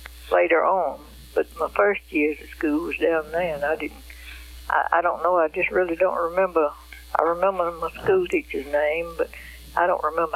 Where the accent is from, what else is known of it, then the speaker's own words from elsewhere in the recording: United States; born there; also born or lived in Texas / Georgia / Alabama; And I was born in Elmore County.